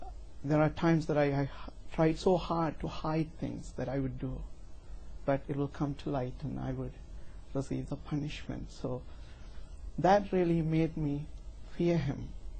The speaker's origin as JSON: {"language": "English", "country": "Sri Lanka", "tie": "born or raised there", "second_language": "English", "said": "Well, I was born in a farming village and grew up with three sisters."}